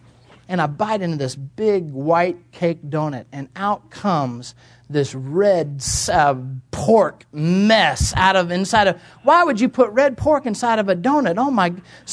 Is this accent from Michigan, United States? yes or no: no; Kansas, United States; I was raised in Kansas, and I went back and I spent some time with my family.